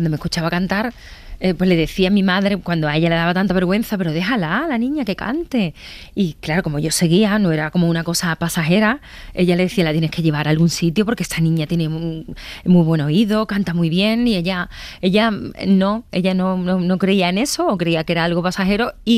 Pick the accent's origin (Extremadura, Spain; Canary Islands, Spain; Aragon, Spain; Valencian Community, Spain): Extremadura, Spain; Coria; un concierto que yo hice hace como 3 años en mi pueblo, en Coria